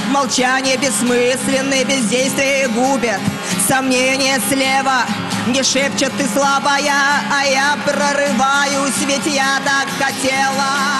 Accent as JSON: {"language": "Russian", "region": "Saint Petersburg", "country": "Russia", "tie": "born there", "said": "я же родилась в Питере, у меня у мамы, я там прописана, квартира, да."}